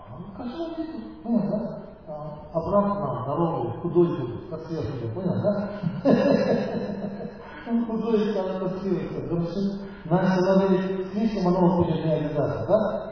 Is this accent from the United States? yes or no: no; Russia; я тоже россиянин.